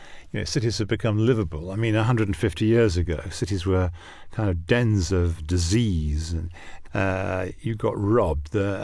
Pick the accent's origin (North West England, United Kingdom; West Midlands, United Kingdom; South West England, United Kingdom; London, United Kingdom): London, United Kingdom; I'm born in London.